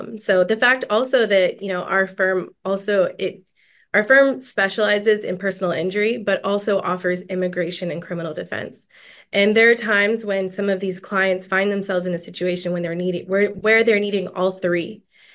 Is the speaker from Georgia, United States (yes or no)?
yes; Georgia, United States; And being in Gwinnett, I'm from Gwinnett. I grew up in Gwinnett. Gwinnett has one of the highest populations of Hispanics in Georgia.